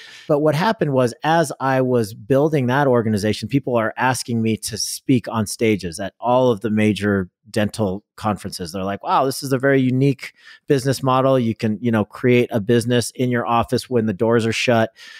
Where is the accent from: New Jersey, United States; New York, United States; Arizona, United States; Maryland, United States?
Arizona, United States; Tri-Cities; So I have a cluster of towns here called the Tri-Cities. This is my hometown.